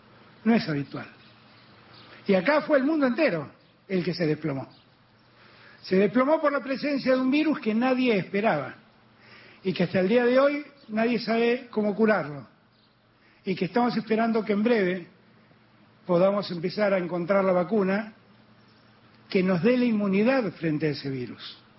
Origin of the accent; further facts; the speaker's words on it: Argentina; me tocó estar a mí como presidente argentino